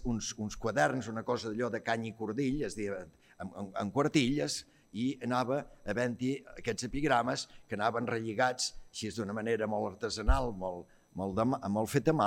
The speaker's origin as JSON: {"language": "Catalan", "town": "Garrigàs", "region": "Catalonia", "country": "Spain", "said": "Jo sóc de Garrigàs"}